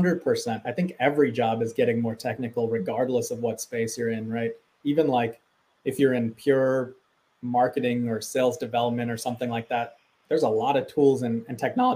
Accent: India; because obviously I'm Indian

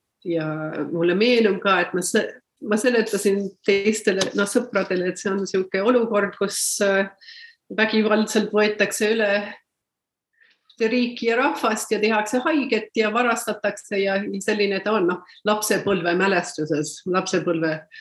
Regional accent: Detroit, Michigan, United States; No, ma sündisin Detroitis, Michiganis, kasvasin seal Detroiti äärelinnas üles peres, kus räägiti täpselt samal ajal nii inglise kui eesti keelt

